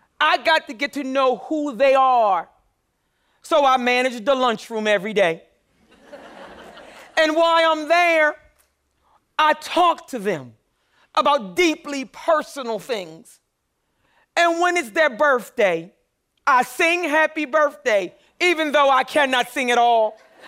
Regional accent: Philadelphia, Pennsylvania, United States; I grew up poor in North Philadelphia too. I know what it feels like to wonder if there's ever going to be any way out of poverty.

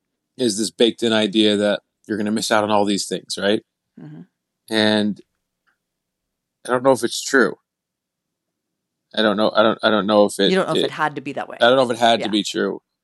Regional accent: New Milford, New Jersey, United States; I grew up in New Milford, New Jersey. That's where I was until I was like eight

